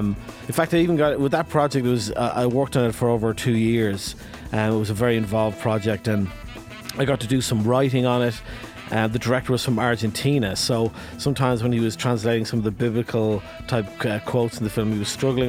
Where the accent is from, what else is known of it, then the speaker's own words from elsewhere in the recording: Ireland; now in United States; I moved from Ireland to over here in 2002.